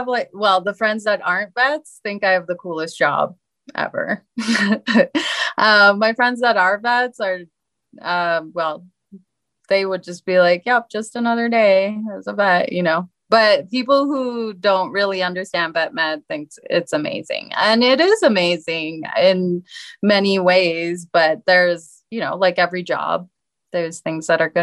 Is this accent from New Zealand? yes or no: no; Turkey; I'm originally from Turkey, and Turkish people are known for being obsessed with cats.